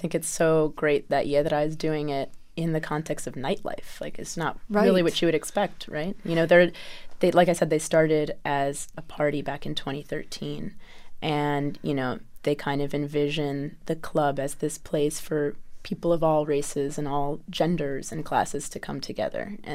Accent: Chicago, Illinois, United States; born there; I am Dominican. I was born in Chicago, but both my parents are from Santiago.

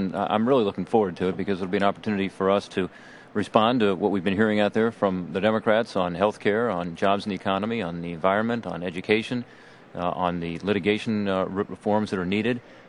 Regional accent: Columbus, Ohio, United States; Last time we spoke, I was from Columbus, Ohio, and now I'm here at Madison Square Garden.

